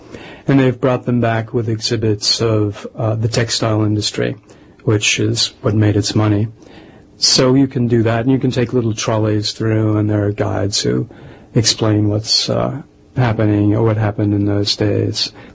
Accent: North Tewksbury, Massachusetts, United States; I grew up in North Tewksbury, Massachusetts, which is in between Lowell and Andover. And it's a small town

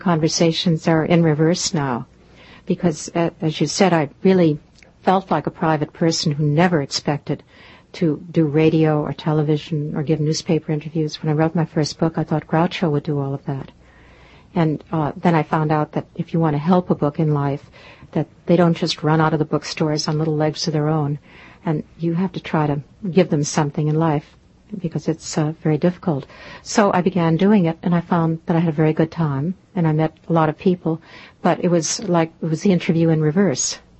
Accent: California, United States; also born or lived in Spain; now in New York, United States; Northern California, near San Francisco.

